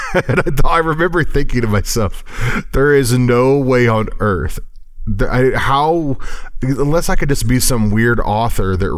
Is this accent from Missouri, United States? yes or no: yes; Cape Girardeau, Missouri, United States; also born or lived in California; I'm from Rush Limbaugh's hometown. At least my family, my mom's family, is from down there, and I've lived in Cape Girardeau for quite a long time.